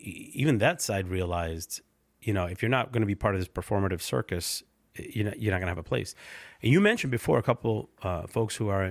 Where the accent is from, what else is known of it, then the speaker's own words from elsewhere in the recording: Connecticut, United States; You know, I'm from Connecticut, and we have a submarine base over there.